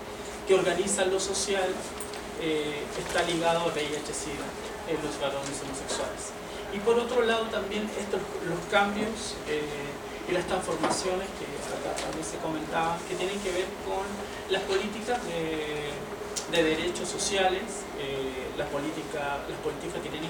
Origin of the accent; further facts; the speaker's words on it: Concepción, Biobío, Chile; yo soy chileno, como se darán cuenta por el acento. Soy de una ciudad del sur de Chile, de Concepción. Soy homosexual.